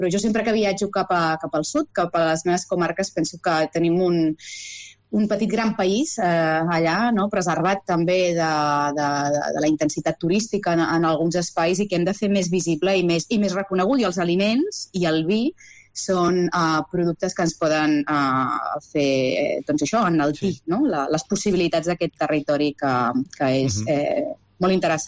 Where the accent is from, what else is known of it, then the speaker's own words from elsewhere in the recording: Reus, Catalonia, Spain; now in Barcelona, Spain; Pensa que els meus avis materns eren de Ribarroja d'Ebre, la Ribera d'Ebre, i Lleida ja quedava més a prop. Jo soc de Reus, visc a Barcelona